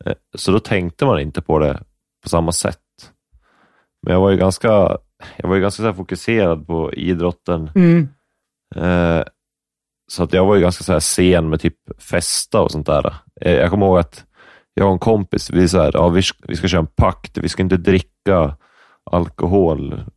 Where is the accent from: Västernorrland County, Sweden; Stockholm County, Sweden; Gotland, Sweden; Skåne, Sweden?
Stockholm County, Sweden; Upplands Väsby; born there; Upplands Väsby, tror jag.